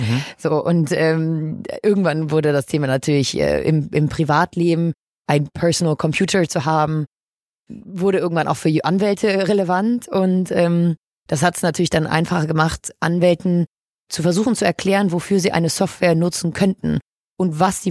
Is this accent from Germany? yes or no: yes; Hamburg, Germany; born there; Ich bin 25, gebürtige Hamburgerin und vom Hintergrund eigentlich Betriebswirtin.